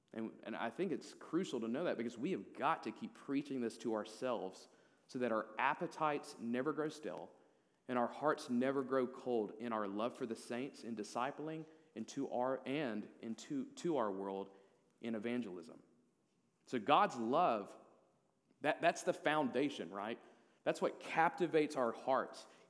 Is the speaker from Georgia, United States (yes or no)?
no; Crossett, Arkansas, United States; I was working for a temp agency in a local bank in Crossett, which is my hometown, Crossett, Arkansas.